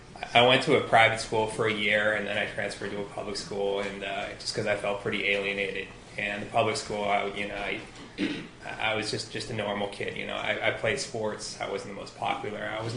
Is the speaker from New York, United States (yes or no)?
no; Larkspur, California, United States; So I grew up here in California. I grew up in the North Bay. I'm from Marin County, rough and tumble Larkspur. my parents are German immigrants.